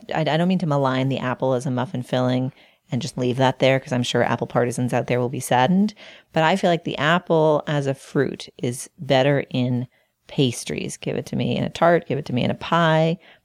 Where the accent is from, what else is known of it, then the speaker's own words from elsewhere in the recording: Massachusetts, United States; I basically like almost anything better if it's corn, probably because of my home state of Massachusetts.